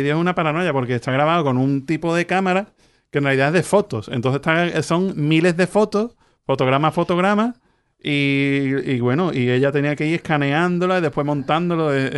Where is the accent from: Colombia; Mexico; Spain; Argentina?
Spain; Cádiz, Andalusia; yo soy de Cádiz, pero todos mis discos son de San Fernando.